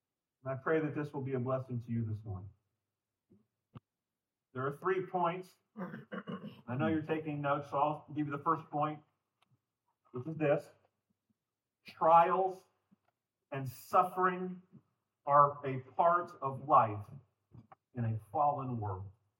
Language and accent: English; Iowa, United States; also born or lived in West Virginia; now in Nebraska, United States; I grew up in Iowa. I grew around seeing deer. And when I moved back to Nebraska, I was hoping to see a lot more deer.